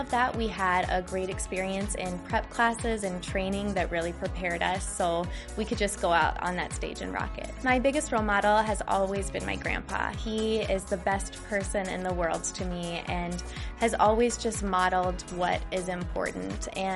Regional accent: Vienna, Virginia, United States; now in Minnesota, United States; I am originally from Vienna, Virginia, and this is my rookie year as a Minnesota Vikings cheerleader.

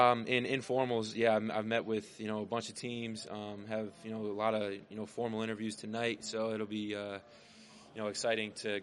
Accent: New Jersey, United States; You know, growing up in New Jersey, South Jersey, down by the beach, it's, you know, it's honestly made me who I am.

